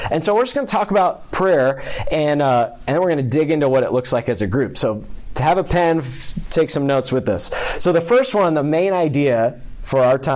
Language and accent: English; Katy, Texas, United States; I grew up in Katy, out in Katy, so I'd always heard of Houston's First, and then went to Texas A&M with like Steven and some others